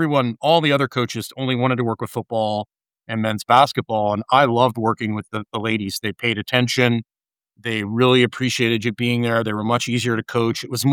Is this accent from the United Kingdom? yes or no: no; Canada; moved away as an adult; also born or lived in United States; I'm originally from Canada. I played every sport growing up, and I went to college in the U.S. to play college football.